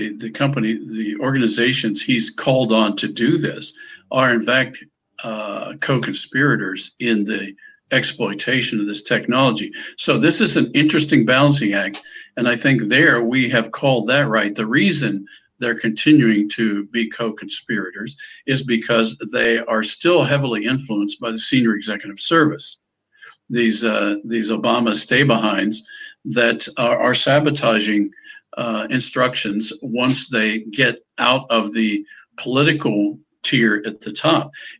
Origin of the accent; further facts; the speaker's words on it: United States; And I don't believe as an American, I should put up with it.